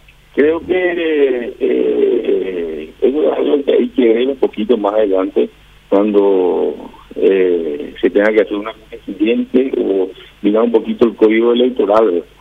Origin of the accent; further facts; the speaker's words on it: Pedro Juan Caballero, Amambay, Paraguay; Entonces nosotros somos de Pedro Juan Caballero, nacido y malcriado, como se dice vulgarmente, ¿verdad?